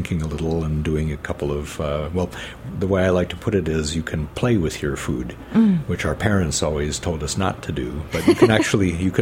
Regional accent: Midwest, United States; I grew up in the Midwest. We didn't really have much in the way of ethnic foods.

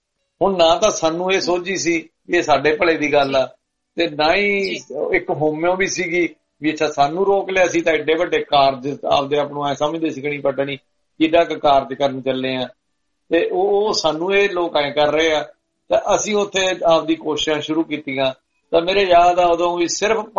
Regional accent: Bathinda, Punjab, India; ਤੇ ਅਸੀਂ ਬਠਿੰਡੇ ਤੋਂ ਇੱਕ ਗਰੁੱਪ ਸੀ, ਮੁੰਡੇ ਟਰੱਕ ਯੂਨੀਅਨ ਚ ਹੁੰਦੇ ਸੀ ਸਾਰੇ, ਨਵੇਂ ਨਵੇਂ ਕਾਲਜਾਂ ਚੋਂ ਆਏ ਸੀ ਸਾਰੇ ਜਾਣੇ

